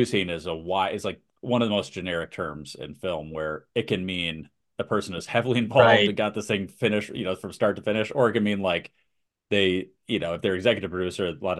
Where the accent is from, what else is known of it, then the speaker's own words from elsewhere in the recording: New York, United States; And I grew up in New York and knew this guy forever.